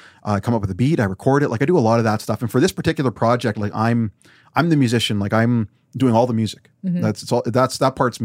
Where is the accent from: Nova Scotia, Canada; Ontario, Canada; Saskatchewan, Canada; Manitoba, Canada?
Saskatchewan, Canada; Weyburn; Weyburn is a highly conservative small town. You've lived there, you know now. I mean, I grew up there when there was very few brown people